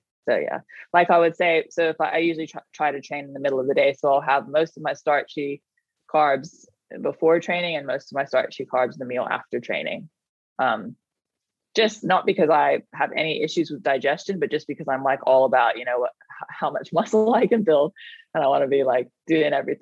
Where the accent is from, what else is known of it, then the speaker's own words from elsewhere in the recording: Thailand; moved away as an adult; But I grew up in Thailand. So I was born there and I grew up there and I was there until I was 18.